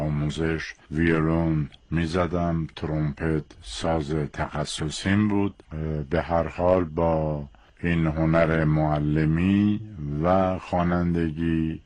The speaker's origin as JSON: {"language": "Persian", "town": "Tabriz", "region": "East Azerbaijan", "country": "Iran", "tie": "born there", "said": "من در روز اول بهمن سال 1322 در تبریز متولد شدم."}